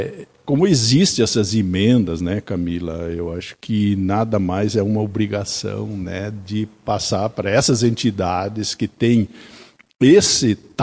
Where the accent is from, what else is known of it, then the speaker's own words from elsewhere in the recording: Nicolau Vergueiro, Rio Grande do Sul, Brazil; born there; Eu nasci em Nicolau Vergueiro, né? Morei em Vila Maria, sou mariense também, sou conterrâneo da Camila, e marauense, né? Então eu tenho três municípios aí que a gente sempre conviveu